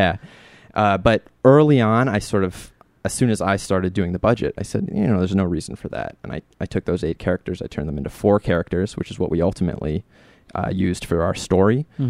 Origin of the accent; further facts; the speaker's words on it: Ithaca, New York, United States; I grew up in Ithaca, New York, making movies about gangsters and horror movies.